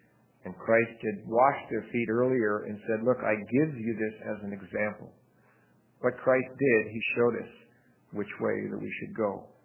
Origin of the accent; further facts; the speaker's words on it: Montana, United States; also born or lived in Oregon; I grew up in Montana, and I grew up in Oregon.